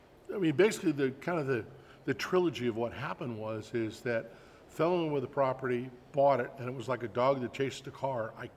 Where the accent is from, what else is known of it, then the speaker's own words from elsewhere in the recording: San Mateo, California, United States; The reality is I grew up in San Mateo, about two